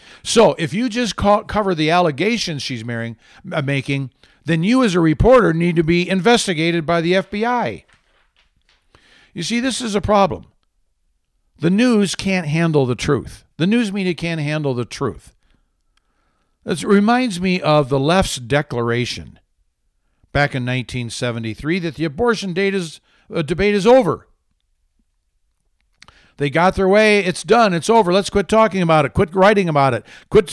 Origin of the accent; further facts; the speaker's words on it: Lowell, Michigan, United States; back near my hometown of Grand Rapids, Michigan. Well, I was from Lowell, but not in Grand Rapids, very close